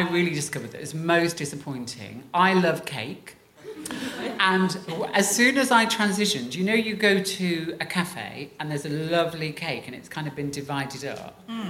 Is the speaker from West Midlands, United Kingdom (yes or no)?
yes; Coventry, West Midlands, United Kingdom; I was this very feminine, gay, I was from Coventry, I didn't have the best start.